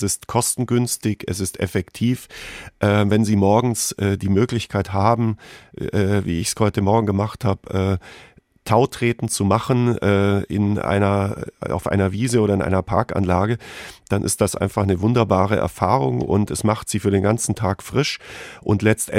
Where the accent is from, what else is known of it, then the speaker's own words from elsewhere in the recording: Bavaria, Germany; born there; ich bin quasi in der Nähe von Bad Wörishofen geboren worden, im Kneippland Unterallgäu.